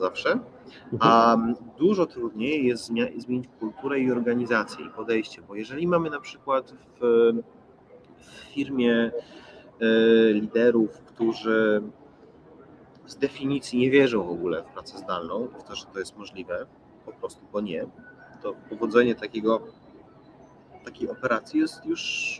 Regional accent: Gdańsk, Pomeranian Voivodeship, Poland; mój wspólnik jest z Poznania, jestem z Gdańska

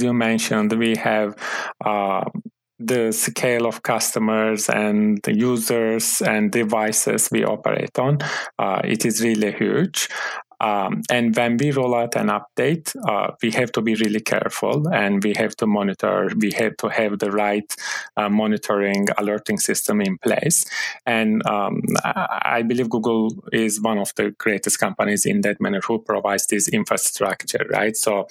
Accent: Turkey; moved away as an adult; now in United States; I am originally from Turkey, been living in the US for the last 13 years.

